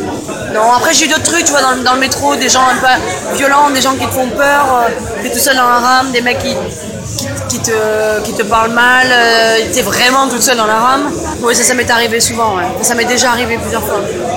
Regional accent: Toulouse, Occitanie, France; moi je suis toulousaine, j'ai connu la ville avec la SEMVAT, avec les bus blancs et rouges

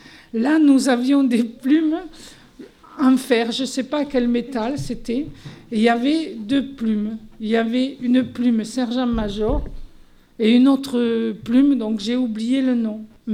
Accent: Toulouse, Occitanie, France; Sinon, j'habitais rue des Saules. Voilà, je suis venu quand je me suis mariée. Je suis une Toulousaine, oui, comme les maisons toulousaines.

